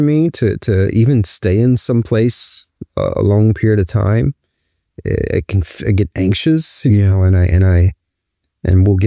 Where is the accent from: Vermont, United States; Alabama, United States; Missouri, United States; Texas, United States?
Alabama, United States; Talladega; I'm from Talladega.